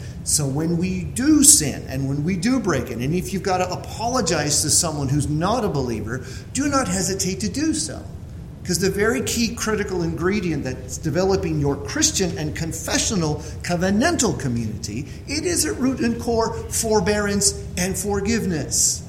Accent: California, United States; I grew up in California in the late 1960s and 70s.

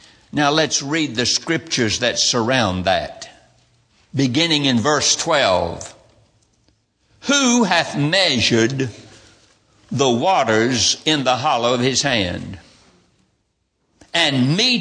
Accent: Roxboro, North Carolina, United States; born there; I was born in Roxburgh, North Carolina.

